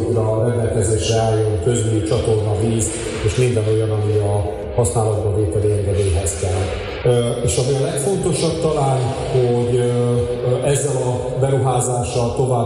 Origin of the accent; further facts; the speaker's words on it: Kalocsa, Bács-Kiskun, Hungary; mivel mi innen származunk az egész család, azért úgy gondoltuk, hogy nem is lehet ez másképp, hogy Kalocsa felé jönjünk.